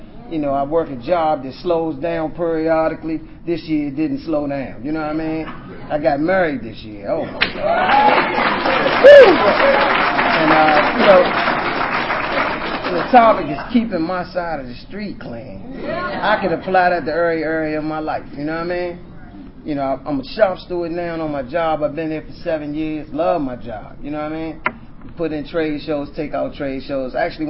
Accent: Washington, District of Columbia, United States; I want to just say that I was born and raised in Washington, D.C.

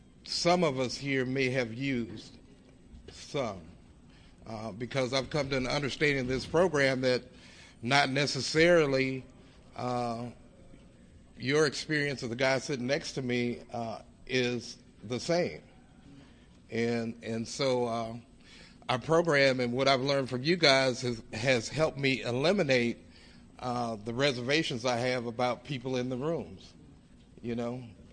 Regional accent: Denver, Colorado, United States; I'm an addict. And I'm from the Mile High area, which is in the Colorado region. Mile High is most of the Denver metro area.

